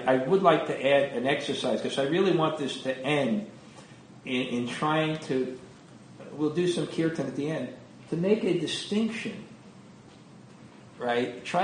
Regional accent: Brooklyn, New York, United States; I remember when I grew up in Brooklyn, there was a famous handball player, and he used to come to our pool and yacht club

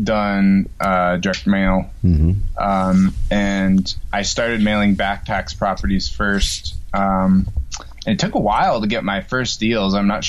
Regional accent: Virginia, United States; I'm from Virginia. My wife is from Oregon.

